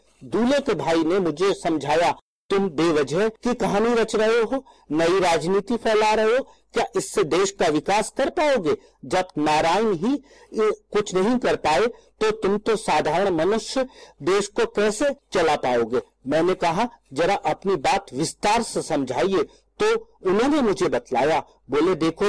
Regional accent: Bareilly, Uttar Pradesh, India; मैं भारतवर्ष के उत्तर प्रदेश के जनपद बरेली का निवासी हूँ।

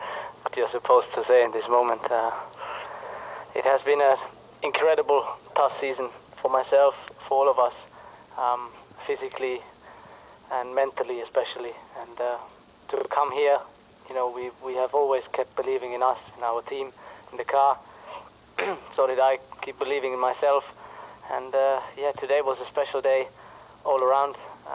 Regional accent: Heppenheim, Hesse, Germany; but also back in my hometown, Heppenheim.

